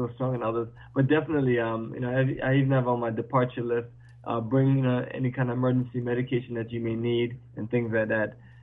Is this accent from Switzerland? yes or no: no; Jamaica; born there; I was born in Jamaica